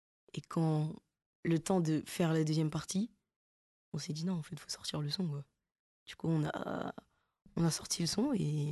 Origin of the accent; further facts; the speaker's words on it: French Guiana, France; Bon, moi, je viens de la Guyane.